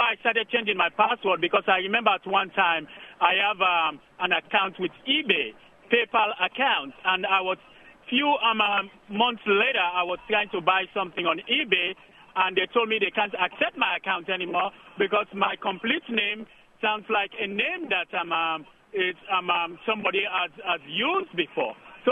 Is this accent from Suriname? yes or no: no; Sierra Leone; first language Temne; English is a second language; now in United States; In my native language, the word is Tamarane, T-A-M-A-R-A-N-E-H. It means let's help each other.